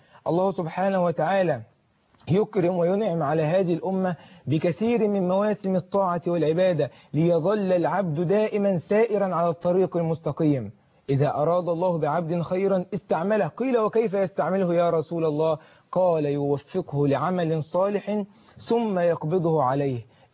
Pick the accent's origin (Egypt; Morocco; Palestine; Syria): Egypt; أوجه كلماتي لأحبابي، لأبناء بلدي مصر الحبيب،